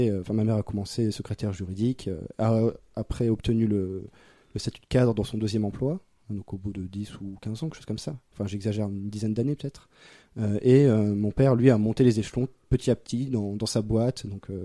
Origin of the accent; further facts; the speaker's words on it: Anzin, Hauts-de-France, France; j'ai grandi à Anzin, donc qui est une commune de un peu plus de 5000 habitants, qui est située à côté de Béthune